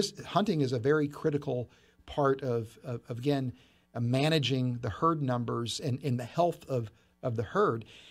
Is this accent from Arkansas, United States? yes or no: no; West Virginia, United States; I mean, if there's any place in the world that I would call home, it'd be the hills of West Virginia. So I'm a mountaineer at heart, and I've just got incredibly wonderful memories about growing up in West Virginia.